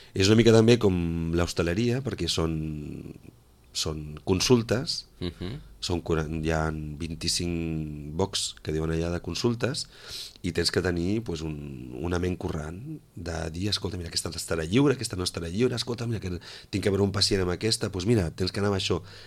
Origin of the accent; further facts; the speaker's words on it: Sitges, Catalonia, Spain; soc de Barcelona, Sitges.